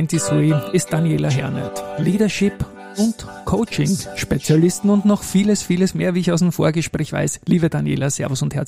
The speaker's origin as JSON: {"language": "German", "region": "Vienna", "country": "Austria", "said": "Da wäre ich auch als Wiener stolz."}